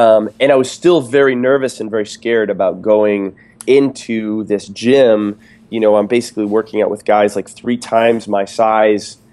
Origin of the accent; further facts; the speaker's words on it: East Coast, United States; You know, I realized, like, I grew up on the East Coast and I did a bunch of different sports.